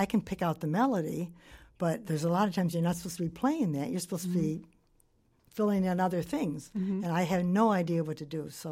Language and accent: English; Wisconsin, United States; I grew up in Wisconsin.